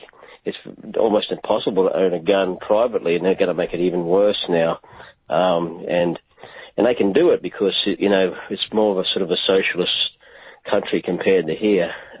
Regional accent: Brisbane, Queensland, Australia; I'm from Brisbane, but I do have a lot of friends in the Sydney area, and I have been to Bondi Beach a number of times back when I lived there

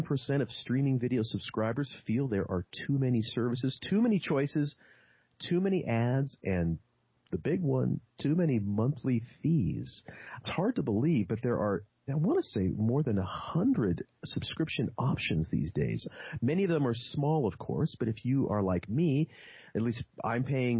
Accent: Los Angeles, California, United States; an article that was in my hometown newspaper, the Los Angeles Times

